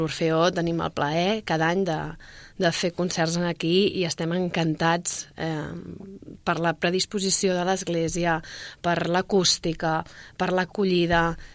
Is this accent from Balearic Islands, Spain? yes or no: no; Valls, Catalonia, Spain; Res, mira, jo sóc de Valls i t'asseguro que ha sigut una entesa des del primer minut